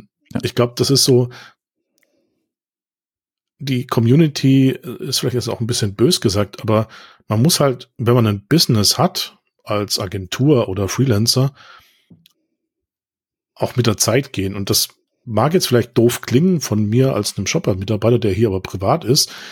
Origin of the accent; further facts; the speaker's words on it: Stuttgart, Baden-Württemberg, Germany; Ich komme aus Stuttgart.